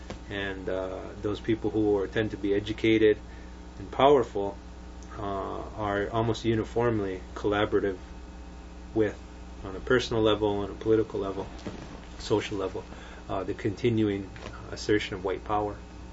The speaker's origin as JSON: {"language": "English", "town": "Kahnawake", "region": "Quebec", "country": "Canada", "said": "I guess I'm lucky I'm from Ganawage, where people hold you accountable for what you say and what you"}